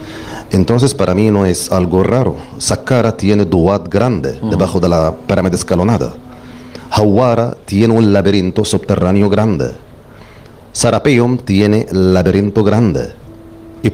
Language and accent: Spanish; Giza, Giza Governorate, Egypt; Como jugando, es mi casa, es mi tierra. Y yo lo que me acuerdo que cuando salí de la zona donde está el cementerio nuestro